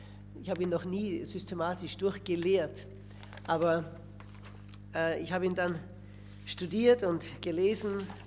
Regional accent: Austria; das ist bei uns in Österreich ist das die letzte Klasse, da macht man dann das Abitur.

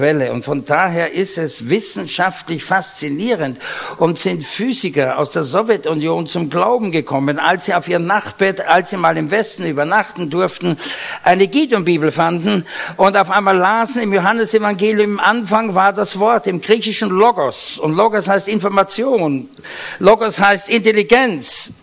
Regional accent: Vienna, Austria; Es merken vielleicht einige an meiner Aussprache. Ich bin nicht genuin Deutscher, ich bin Wiener. Die reden so breit. Und Österreicher

